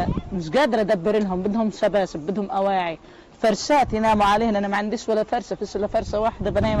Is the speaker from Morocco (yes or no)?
no; Gaza, Gaza Strip, Palestine; نزحنا من غزة جينا مشي وقعدنا في الشارع